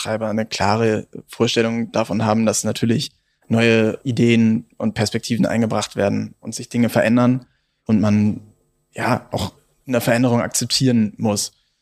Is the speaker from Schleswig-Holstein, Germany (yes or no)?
no; Hamburg, Germany; now in Gelsenkirchen, Germany; bin ja selber Hamburger Jungen und dann hier nach Gelsenkirchen gekommen